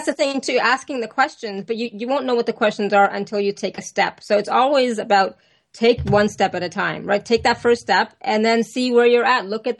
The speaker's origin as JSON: {"language": "English", "country": "Canada", "said": "And yeah, I'm Canadian. I say Z."}